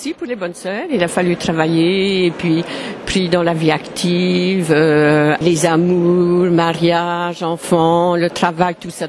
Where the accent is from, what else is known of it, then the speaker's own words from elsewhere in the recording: Le Mans, Pays de la Loire, France; also born or lived in Burgundy; Je suis une Bourgogne d'adoption, mais ça fait plus de 40 ans que j'y suis, mais je suis native du Mans.